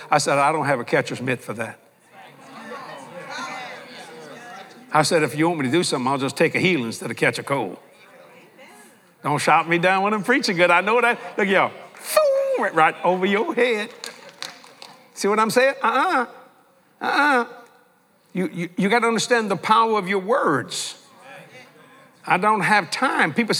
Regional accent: New Orleans, Louisiana, United States; also born or lived in Houma; because I'm a New Orleans boy. I was raised here on the West Bank of New Orleans. And to make a long story short, God sent my mom and dad to Houma.

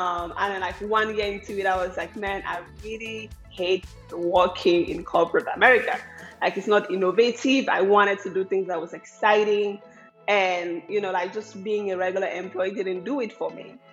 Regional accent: Cameroon; moved away as an adult; now in United States; So I'm originally from Cameroon and I came to the US about 10 years ago as an international student.

